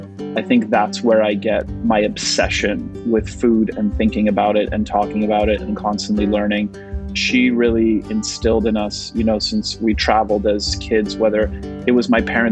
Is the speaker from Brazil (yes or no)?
no; Montreal, Quebec, Canada; Yeah, from Montreal. My parents are from Poland